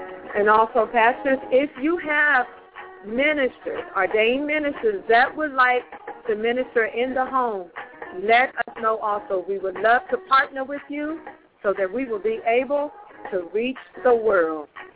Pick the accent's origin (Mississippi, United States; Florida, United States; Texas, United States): Texas, United States; San Antonio; Well, we grew up together in San Antonio